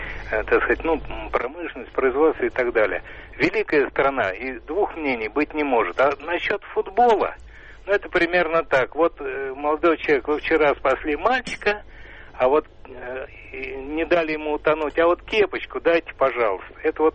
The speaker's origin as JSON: {"language": "Russian", "region": "Moscow", "country": "Russia", "said": "Мне 60 лет, я москвич."}